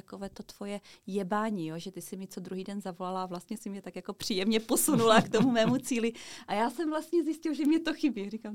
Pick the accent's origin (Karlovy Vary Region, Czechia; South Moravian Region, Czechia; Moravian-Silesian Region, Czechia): Moravian-Silesian Region, Czechia; Rychvald; já jsem z Rychvaldu, pokud nikdo neví, kdo to je, tak je to taková vesnice u Karviné. nebo jako město, všem Rychvaďákům se omlouvám, město, obec. No a je to jako 15 kilometrů od Ostravy